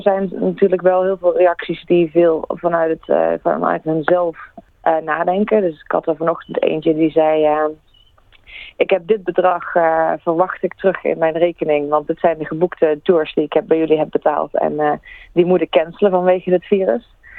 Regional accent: Netherlands; now in Australia; Maar gelukkig zijn wij Nederlanders wel wat nuchtiger.

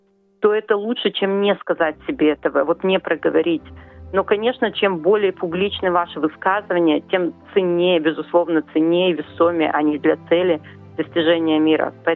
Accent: Izhevsk, Udmurtia, Russia; moved away as an adult; now in Australia; я родом из Ижевска и живу в Австралии 15 лет.

